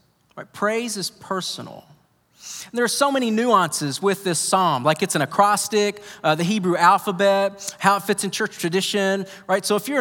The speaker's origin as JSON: {"language": "English", "region": "Kentucky", "country": "United States", "said": "Then I just reminded him I'm from Kentucky and that was normal for me."}